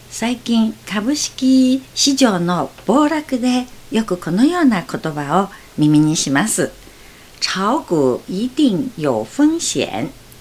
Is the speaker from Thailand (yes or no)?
no; Shanghai, China; Japanese is a second language; 私のふるさとの上海ではあっさりした味付けのトマトと卵のスープをよく飲みます。